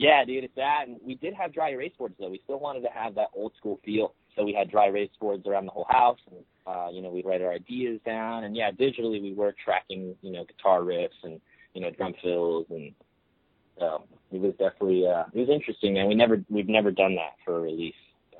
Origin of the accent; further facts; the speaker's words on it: Florida, United States; No, luckily, you know, we're all from South Florida. We all live relatively close to each other